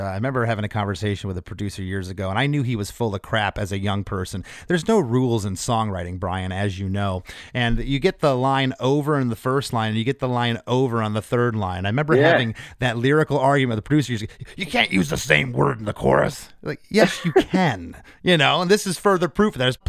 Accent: New Jersey, United States; Come on, I'm from Jersey.

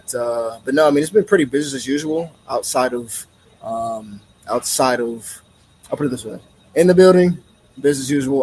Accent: Ohio, United States; even just the people in my hometown, like being from Northeast Ohio, everyone was a fan of Justin because he ended up playing for Ohio State.

